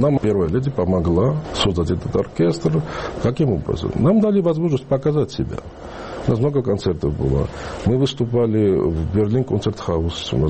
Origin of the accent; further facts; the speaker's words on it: Georgia; moved away; Когда-то, я же учился в Петербурге, я рано уехал из Грузии.